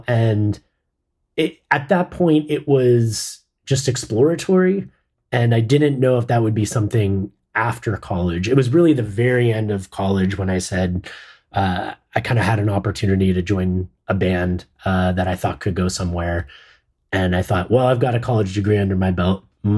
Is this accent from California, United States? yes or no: yes; Los Angeles, California, United States; You know, I grew up in Los Angeles and we were playing all of the major clubs